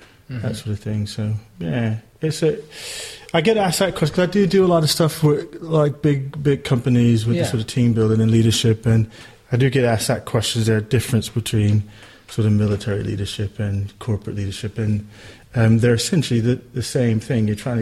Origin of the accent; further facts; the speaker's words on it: New Jersey, United States; now in United Kingdom; I'm not from around these parts. I'm originally from the States. New Jersey is my home, but I've been living here in England now 16 years.